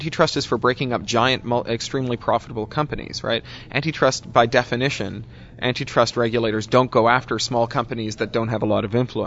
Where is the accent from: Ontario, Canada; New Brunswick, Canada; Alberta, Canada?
Ontario, Canada; Toronto; we grew up with in Toronto